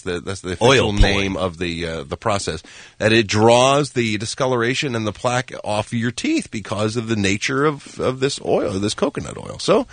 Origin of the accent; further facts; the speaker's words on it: United States; I have McDonald's. I'm an American.